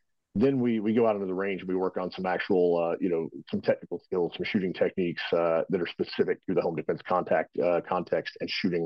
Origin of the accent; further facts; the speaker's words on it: Texas, United States; Originally, I was born and raised in Texas. I joined the Army out of high school.